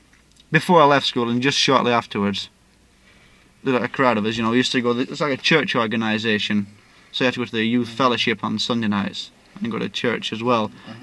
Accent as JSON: {"language": "English", "town": "Oldham", "region": "North West England", "country": "United Kingdom", "tie": "born or raised there", "also_born_or_lived": "Shaw / Chadderton", "said": "I was born in Oldham, and I lived there till I was 3. Then we moved to Shaw, another little town not far off, about 2-3 miles. I lived there till I was 7. Then we moved back to Oldham again for about another 18 months."}